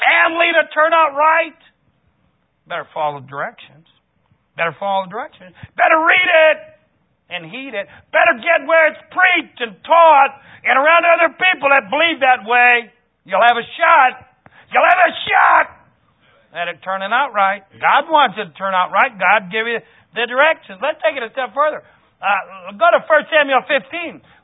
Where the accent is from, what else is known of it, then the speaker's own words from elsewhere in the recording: Ireland; I'm Irish, you know.